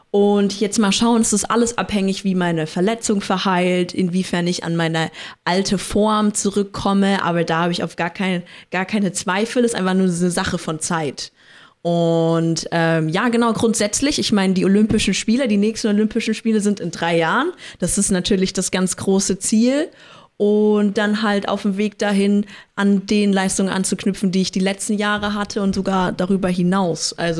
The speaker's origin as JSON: {"language": "German", "country": "Germany", "said": "Ja, Deutsch sein oder mein Heimatland Deutschland ist halt, wie gesagt, Heimat, ist Zuhause."}